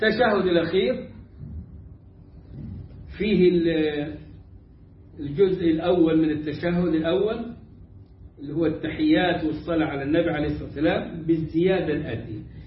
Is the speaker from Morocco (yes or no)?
no; Egypt